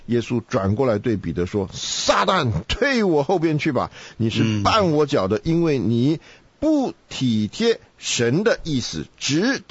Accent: China; now in United States; 在美国吃饭呢，到最后才给你甜点吃，因为先给你甜点的，他就吃不下去。对，我们中国人吃不惯，因为太甜了。美国这个甜真甜了。

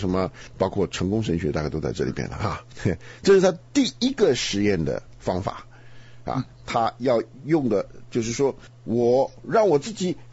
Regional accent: China

